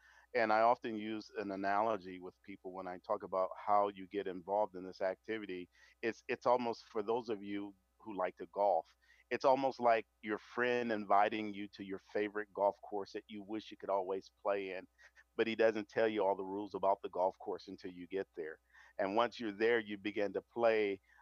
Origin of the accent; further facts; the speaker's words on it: Flint, Michigan, United States; moved away as an adult; also born or lived in Arkansas; I grew up, I was born in Arkansas, but raised in Flint, Michigan, and lived there until 1983, until a time that I went into the United States Air Force.